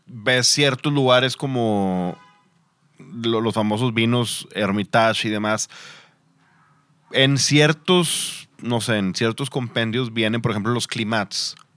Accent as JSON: {"language": "Spanish", "town": "Monterrey", "region": "Nuevo León", "country": "Mexico", "said": "Si es que lo probemos, somos de Monterrey, entonces..."}